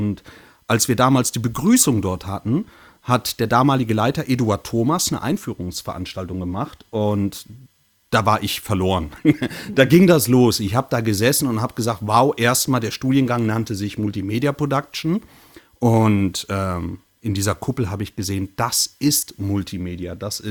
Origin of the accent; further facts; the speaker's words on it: Cologne, North Rhine-Westphalia, Germany; Ich bin kein Hamburger, das direkt vorneweg. Ich bin eine kölsche Junge, 800 Meter vom Müngersdorfer Stadion entfernt geboren und da groß geworden.